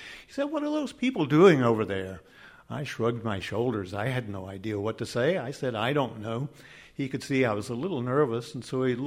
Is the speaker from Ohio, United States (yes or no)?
no; Texas, United States; He had been fascinated that I was from Texas, so he said, "Again, you're from Texas." I said, "Yes."